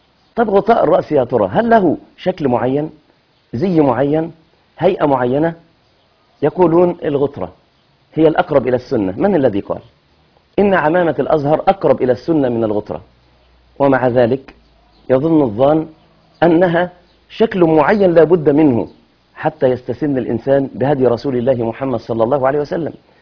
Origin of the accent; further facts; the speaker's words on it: Egypt; كالقميص اللي بنسميه جلباب عندنا في مصر